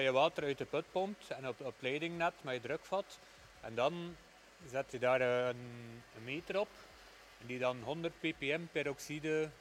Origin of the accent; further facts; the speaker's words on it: Wervik, West Flanders, Belgium; uit Wervik. Wij hebben een melkveebedrijf met normaal rond de 110 koeien.